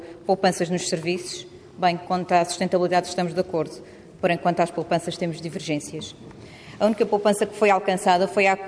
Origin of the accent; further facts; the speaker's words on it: Azores, Portugal; Nestas ilhas, somos açorianos com os mesmos direitos e deveres que os açorianos das ilhas com hospital. Não somos açorianos de segunda categoria.